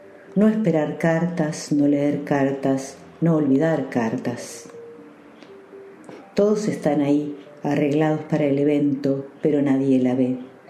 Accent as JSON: {"language": "Spanish", "country": "Uruguay", "said": "uruguaya, un poco sueca también."}